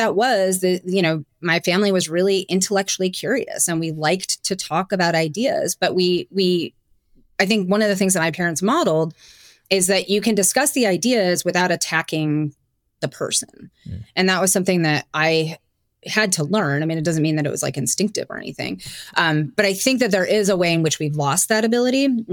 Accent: Brighton, New York, United States; I actually am from Rochester, which is weird. I grew up in Brighton, which is a suburb of Rochester, has a large Jewish population

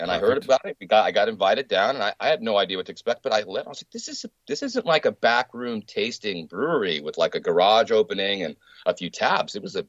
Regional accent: Oceanside, United States; this is, look, Oceanside is my hometown, man.

